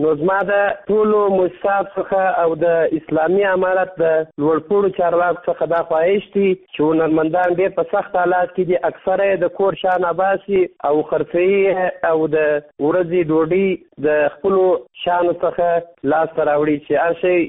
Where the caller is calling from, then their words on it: Kandahar, Afghanistan; زه د کندهار ولایت څخه ستاسو سره په تماس کې یم. زه د کندهار ولایت یو شوقي سندرغاړیم.